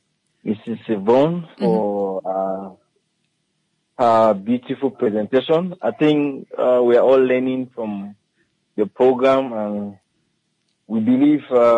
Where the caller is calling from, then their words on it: Windhoek, Khomas, Namibia; From Windhoek.